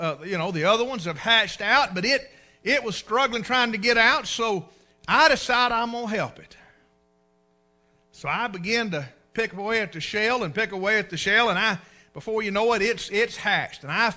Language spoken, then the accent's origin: English; United States; I believe I can say that as an American.